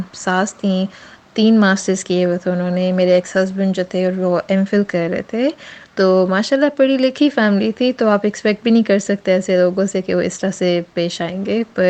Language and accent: Urdu; Islamabad, Islamabad Capital Territory, Pakistan; now in Sydney, Australia; میں اسلام آباد پاکستان سے ہوں۔ آج کل میں سڈنی میں رہتی ہوں آسٹریلیا میں،